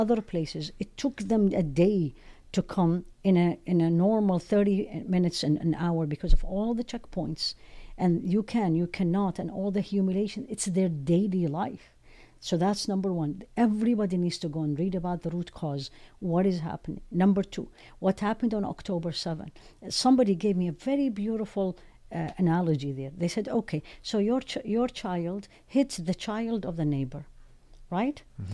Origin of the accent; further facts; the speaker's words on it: Iraq; I grew up in Iraq.